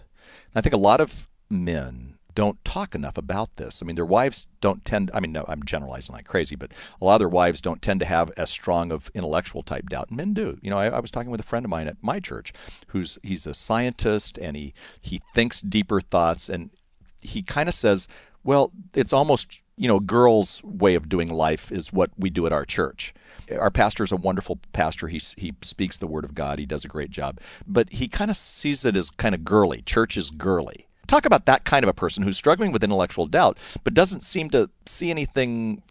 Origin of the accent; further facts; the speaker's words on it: California, United States; I grew up here in Orange County, so it was some guys from my baseball team who we all got back together